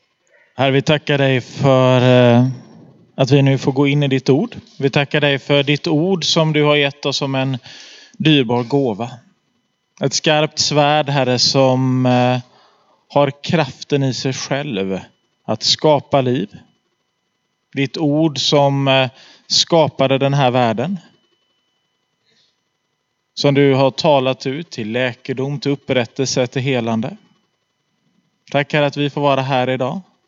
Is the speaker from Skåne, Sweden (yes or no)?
no; Gothenburg, Västra Götaland County, Sweden; Jag är göteborgare till kropp, själ och ande.